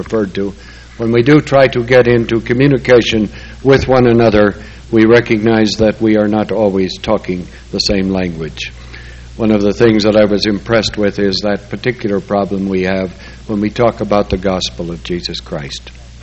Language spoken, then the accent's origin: English; Salt Lake City, Utah, United States; And I speak now as one who is native to the state. I was born up in the Marmalade District there on Quince Street.